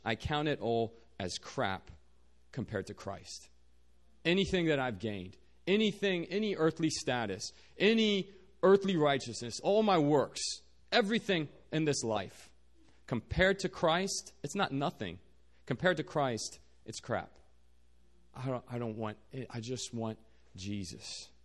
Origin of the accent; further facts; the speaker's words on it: Virginia, United States; moved away as an adult; now in South Korea; I'm originally from Virginia. I grew up there, studied engineering at Virginia Tech before God called me out here to Korea.